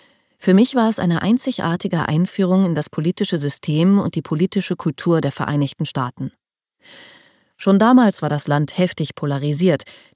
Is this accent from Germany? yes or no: yes; Germany; Ich bin in der DDR geboren und aufgewachsen. Ich habe den Mauerfall im November 1989 als 13-jähriges Mädchen miterlebt.